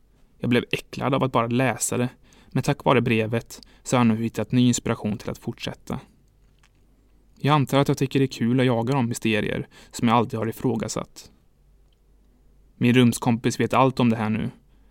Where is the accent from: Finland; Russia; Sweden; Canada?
Canada; Brampton, Ontario; now in Ottawa, Canada; Speciellt sedan jag flyttade till Ottawa. Men nu är jag tillbaka hemma i Brampton med min pappa.